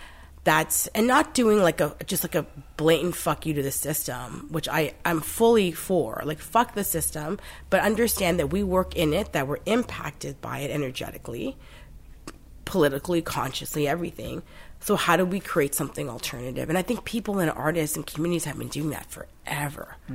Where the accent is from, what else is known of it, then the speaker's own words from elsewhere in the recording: Bangladesh; I'm from Bangladesh.